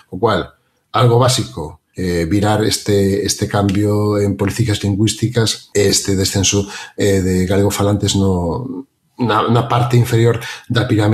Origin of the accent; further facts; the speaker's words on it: Galicia, Spain; first language Galician; son galego falante de toda a vida